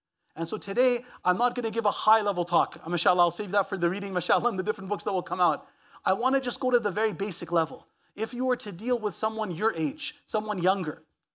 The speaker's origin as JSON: {"language": "English", "town": "Montreal", "region": "Quebec", "country": "Canada", "tie": "born or raised there", "lives_now": "Toronto, Canada", "said": "that's what I deal with a lot in Toronto and where I grew up in Montreal"}